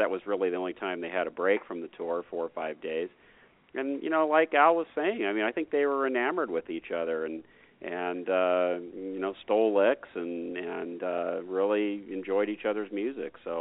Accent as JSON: {"language": "English", "region": "California", "country": "United States", "tie": "born or raised there", "said": "growing up in California, I mean, it's just it's quintessential, you know."}